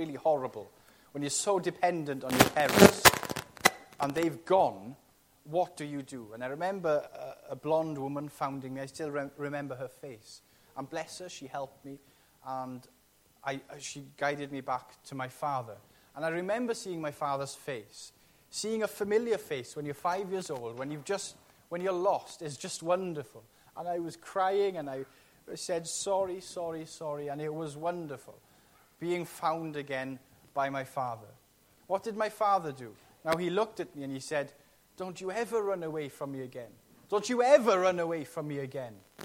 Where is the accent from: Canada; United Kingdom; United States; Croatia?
United Kingdom; Wales; I remember when I was 5 years old, I come from the Gwendryth Valley, and I was unfamiliar with towns and cities.